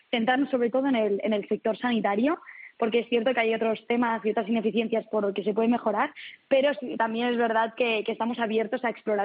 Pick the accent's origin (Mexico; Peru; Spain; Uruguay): Spain; Barcelona, Catalonia